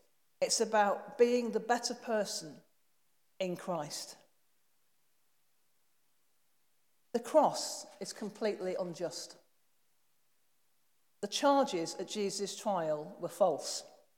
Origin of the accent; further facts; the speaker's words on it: Manchester, North West England, United Kingdom; accent: Manchester; in a different country. I know it's only Scotland, but it was challenging. And they did understand my Manchester accent.